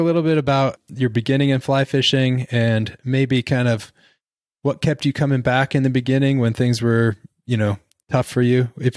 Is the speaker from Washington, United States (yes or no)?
yes; Bellevue, Washington, United States; I grew up in Bellevue, East Bellevue.